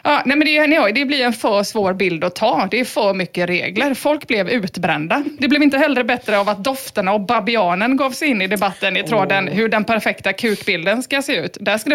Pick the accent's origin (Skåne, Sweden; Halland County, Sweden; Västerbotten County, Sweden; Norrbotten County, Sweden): Halland County, Sweden; Rolfstorp; Ja, jag är ju från Rolfstorp